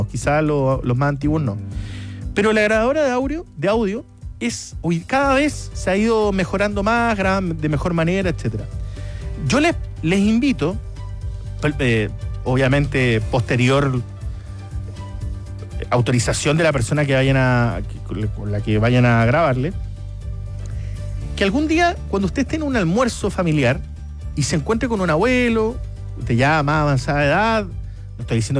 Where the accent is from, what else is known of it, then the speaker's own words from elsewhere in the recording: Chile; somos chilenos